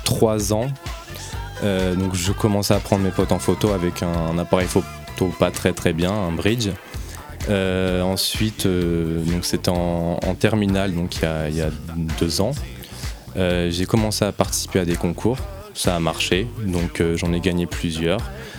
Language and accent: French; Locminé, Brittany, France; now in Rennes, France; je viens de Locminé, donc dans la campagne morbihanaise, et du coup c'est pas là-bas que ça va bouger. Donc j'avais envie d'aller dans une plus grosse ville déjà, mais de rester près de chez moi, parce que c'est là que je connais vraiment les endroits ou les lieux qui me correspondent. Du coup voilà, je me suis installé sur Rennes